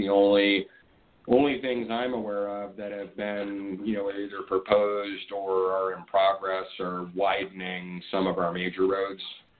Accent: Tempe, Arizona, United States; also born or lived in Illinois; now in Tucson, United States; I was actually originally from Illinois, and then my parents moved me against my will at 9 years old to Tempe, Arizona. And I lived in the, you know, Tempe, Phoenix, you know, metro area for close to, I think it was about 15 years.

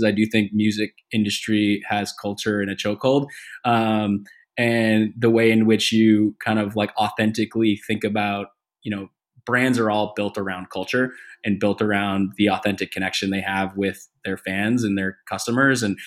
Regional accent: Boston, Massachusetts, United States; I grew up in Boston in the city

